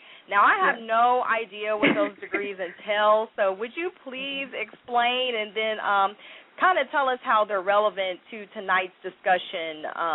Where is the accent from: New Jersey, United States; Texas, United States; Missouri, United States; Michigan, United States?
Missouri, United States; Kansas City; I'm from Kansas City. Yeah, I'm from Kansas City, which is another Midwestern city, where it gets really, really hot.